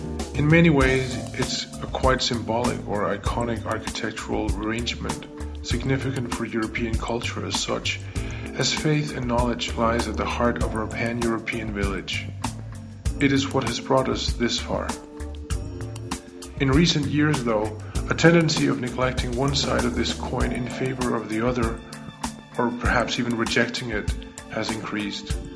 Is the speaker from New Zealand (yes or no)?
no; Denmark; in my home country, Denmark